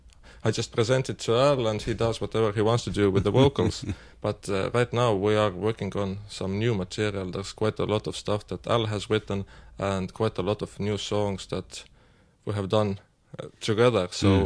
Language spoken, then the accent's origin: English; Tallinn, Harju County, Estonia; But I grew up in Tallinn, where we could listen to Finnish radio and watch Finnish television.